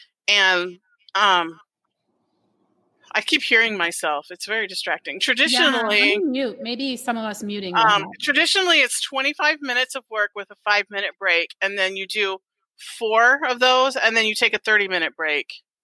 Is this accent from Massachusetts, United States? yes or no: no; Pensacola, Florida, United States; born there; Well, I'm probably not related because I was born in Pepsi Cola, Florida.